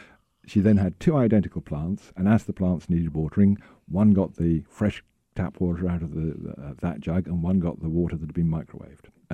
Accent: United Kingdom; Being very British, I have an electric kettle.

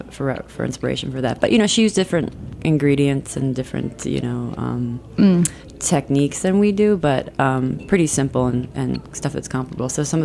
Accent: South Dakota, United States; We grew up in South Dakota.

